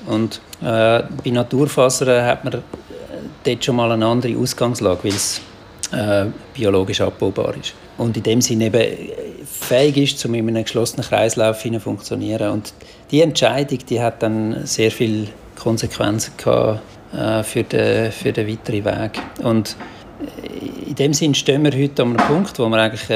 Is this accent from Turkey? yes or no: no; Switzerland; Wir sind 3 Schweizer, aber auch ein Holländer und ein Österreicher gsi, die Question gegründet haben.